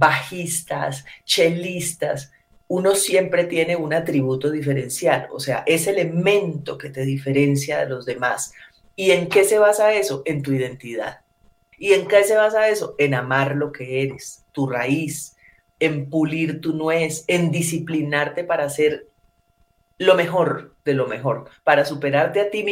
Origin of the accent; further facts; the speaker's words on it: Ginebra, Valle del Cauca, Colombia; born there; yo nací en el Valle del Cauca, en Ginebra, soy hija del Festival del Mono Núñez, y mi raíz principal es la música andina